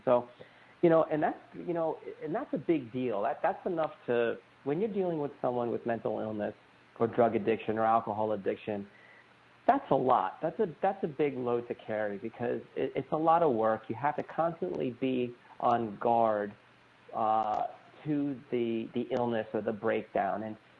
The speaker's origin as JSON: {"language": "English", "town": "New York City", "region": "New York", "country": "United States", "also_born_or_lived": "New Jersey", "said": "I was a kid from Brooklyn, Queens, New York, and my mother remarried"}